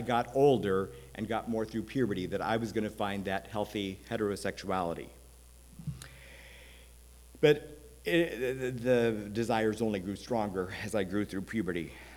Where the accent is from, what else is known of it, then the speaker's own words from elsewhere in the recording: Iowa, United States; The other thing that didn't help was I grew up in Iowa, and when I was still in high school, they lowered the drinking age to 18.